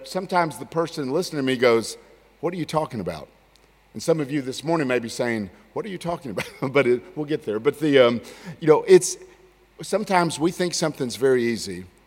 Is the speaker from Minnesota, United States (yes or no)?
no; Lookout Mountain, Georgia, United States; We had a driveway in the where I grew up on Lookout Mountain in North Georgia in the United States.